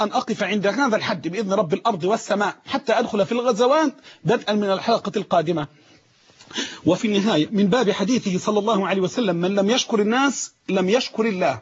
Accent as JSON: {"language": "Arabic", "country": "Egypt", "said": "رجعت زي ما قلوا عندنا في مصر ريمة لعادتها القديمة"}